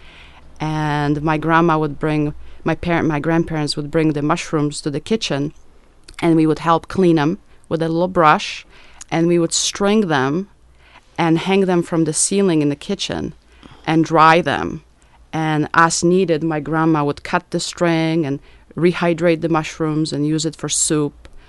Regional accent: Tarnobrzeg, Subcarpathian Voivodeship, Poland; English is a second language; I grew up in Poland, and it was a little bit different because I was born in 73, and in a small town called Tarnobrzeg

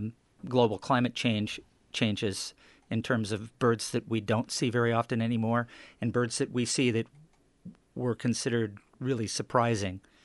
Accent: Eugene, Oregon, United States; also born or lived in Portland; now in Astoria, United States; I'm a native Oregonian. I was born in Portland. Grew up in the Willamette Valley, in the Eugene area.

